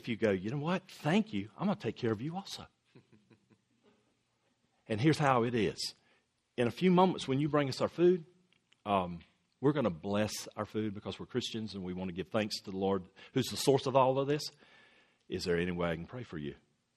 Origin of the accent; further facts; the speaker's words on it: North Carolina, United States; I grew up outside of the University of North Carolina. Okay, just down the road from Duke University.